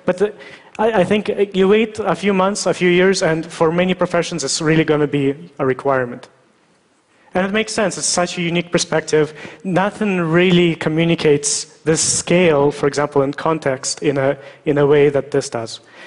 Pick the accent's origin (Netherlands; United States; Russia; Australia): Russia; born there; English is a second language; So I was born in Russia